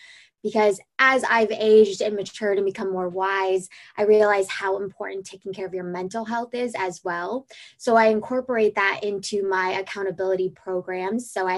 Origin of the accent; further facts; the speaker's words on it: South Dakota, United States; also born or lived in Las Vegas, Nevada; I grew up all over the United States. I like to say I was a tumbleweed. So I was born in Las Vegas, but raised in South Dakota, back to Las Vegas